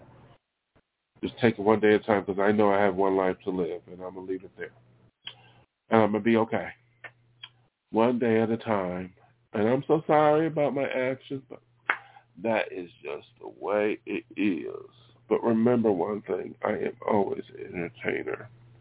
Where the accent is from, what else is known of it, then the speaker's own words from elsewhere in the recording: Buffalo, New York, United States; Past is over with my hometown, Buffalo. I might be going back there just to visit, but I'm not going back there.